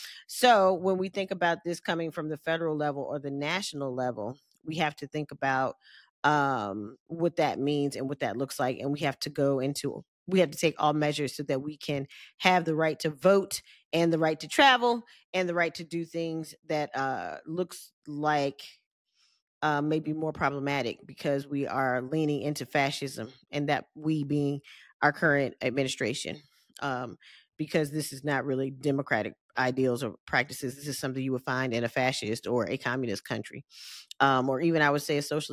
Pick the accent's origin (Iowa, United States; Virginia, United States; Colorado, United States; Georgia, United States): Georgia, United States; like in my home state of Georgia